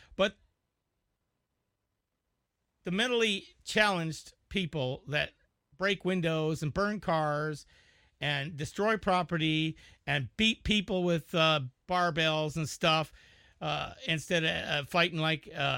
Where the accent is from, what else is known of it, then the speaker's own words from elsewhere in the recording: United States; That's because I am an American man, and I'm a patriot